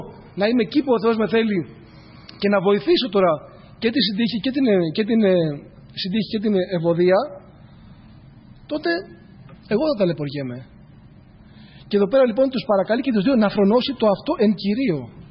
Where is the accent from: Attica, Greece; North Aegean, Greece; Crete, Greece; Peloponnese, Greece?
Attica, Greece; Loutsa; μου λέει, από πού είσαι, του λέω από τη Λούτσα